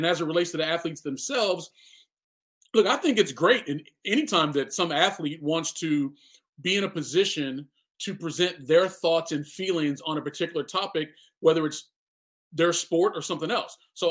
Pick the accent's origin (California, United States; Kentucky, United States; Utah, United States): Kentucky, United States; Because I grew up in Kentucky, where, you know, college basketball is king